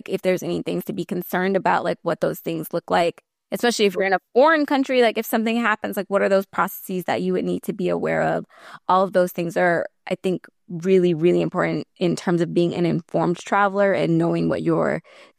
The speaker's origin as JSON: {"language": "English", "region": "Georgia", "country": "United States", "said": "I'm from Georgia. I was living in Georgia at the time, and it was just a way for me to like get out and learn more about my state."}